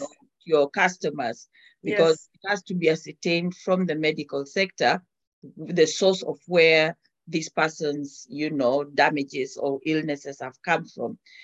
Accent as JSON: {"language": "English", "country": "Kenya", "said": "I see somebody cooking Kenyan foods and I'm a Kenyan"}